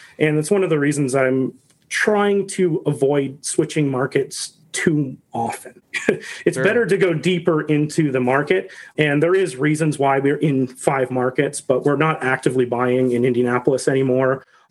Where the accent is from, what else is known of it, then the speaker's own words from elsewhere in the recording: Canada; So as a Canadian, I'm considered a foreign national.